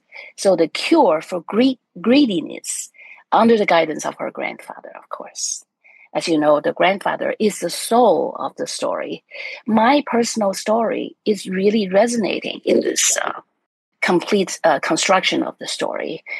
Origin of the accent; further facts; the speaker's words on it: China; English is a second language; When I grew up in China, I had environment with private education because our family come from this high intellectual